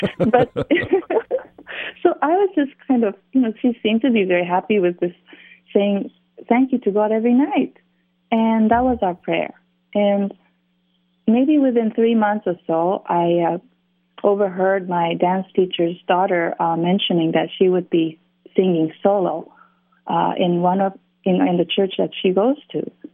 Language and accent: English; Japan; Yes, really surprised me too, because growing up in Japan and going to Christian school, but the last thing I thought was to go to church.